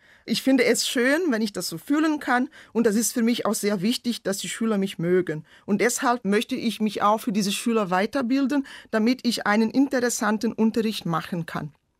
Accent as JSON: {"language": "German", "town": "Chapada", "region": "Rio Grande do Sul", "country": "Brazil", "second_language": "German", "said": "Ich komme nicht aus den Bergen, sondern aus Chapada, Brasilien. Ich bin im Jahr 1983 geboren"}